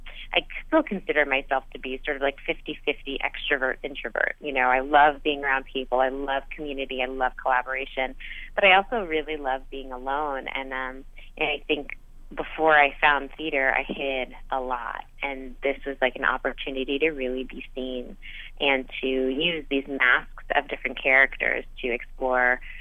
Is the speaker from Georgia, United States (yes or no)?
no; New York, United States; So I'm from New York. Just outside the city in Westchester County.